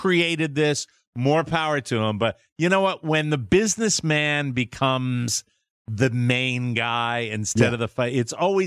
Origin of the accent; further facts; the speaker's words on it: Ireland; I mean, and I'm an Irishman saying that.